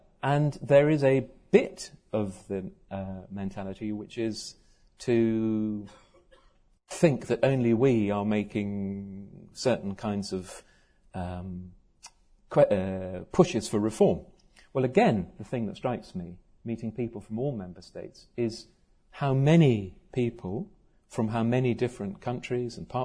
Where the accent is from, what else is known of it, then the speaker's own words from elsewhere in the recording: United Kingdom; the novelty value of being a Brit in the EU, it's okay.